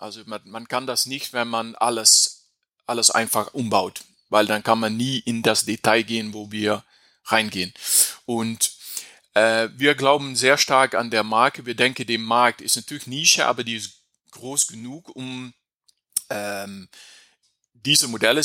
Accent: Netherlands; German is a second language; also ich bin ein Niederländer, also mein Deutsch ist nicht, obwohl ich 1,5 Kilometer von die deutsche Grenze lebe, habe ich mein Deutsch gelernt über Sendung mit der Maus und Pusteblume, also es ist nicht wie ein echter Deutscher

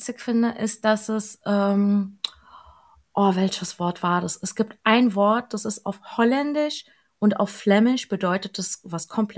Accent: Frankfurt am Main, Hesse, Germany; ich habe einen leichten Dialekt, weil ich aus Frankfurt am Main komme.

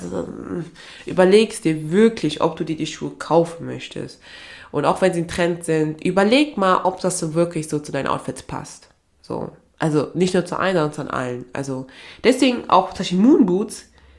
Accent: Aachen, North Rhine-Westphalia, Germany; also ich komme ja eigentlich aus Aachen.

